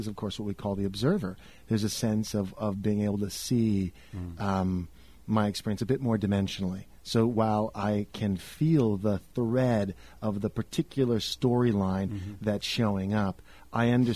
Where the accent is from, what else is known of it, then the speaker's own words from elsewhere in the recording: San Francisco, California, United States; now in Los Angeles, United States; Yeah, I mean, I'm from San Francisco, so it's a very typical San Francisco Golden Gate Park